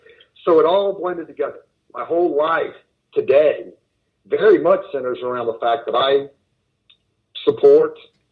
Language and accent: English; Oklahoma, United States; Growing up in Oklahoma, being such a conservative, basically Republican person myself, I was blind.